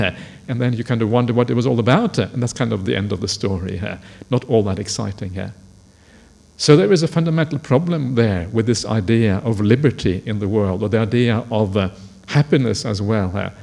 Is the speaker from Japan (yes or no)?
no; England, United Kingdom; when I grew up in England, I was partly in England back in the 1980s